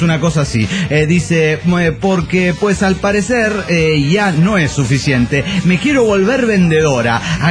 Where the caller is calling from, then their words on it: Mar del Plata, Buenos Aires Province, Argentina; de Mar del Plata, Argentina.